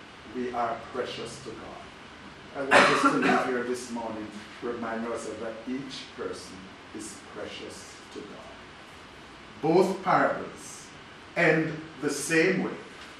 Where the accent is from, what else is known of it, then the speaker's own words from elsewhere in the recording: Jamaica; growing up in Jamaica, in that Anglican church, with that east stained glass window, with Jesus the Good Shepherd and the sheep over his shoulder.